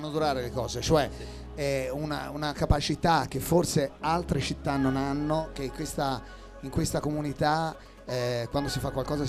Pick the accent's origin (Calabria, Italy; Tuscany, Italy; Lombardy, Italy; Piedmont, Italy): Tuscany, Italy; Lucca; ed è bello quando giriamo il mondo dire da dove vieni, da Lucca.